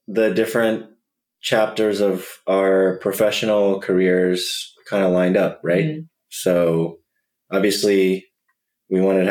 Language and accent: English; the South, United States; I'm from the South, and in the South, you get married and have kids a little sooner than people in the North.